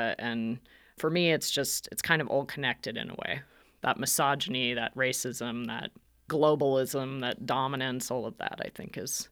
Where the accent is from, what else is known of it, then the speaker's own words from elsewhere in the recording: Spokane, Washington, United States; So it's not too far from where I grew up in Spokane, which is in eastern Washington.